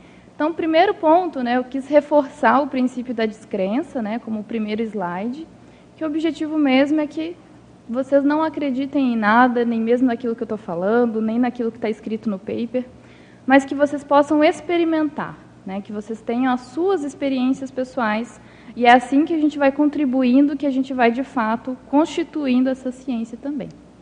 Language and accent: Portuguese; Belo Horizonte, Minas Gerais, Brazil; moved away as an adult; now in Foz do Iguaçu, Brazil; eu não sou de Foz do Iguaçu, eu sou natural de Belo Horizonte, Minas Gerais, e quando eu me mudei para Foz, né, no final, eu me mudei em 2019